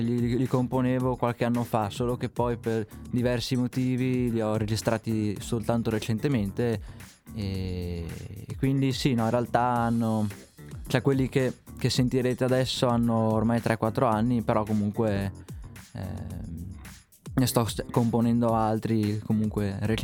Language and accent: Italian; Villafranca di Verona, Veneto, Italy; sono un musicista, un cantautore di Verona, vengo da Villafranca di Verona precisamente.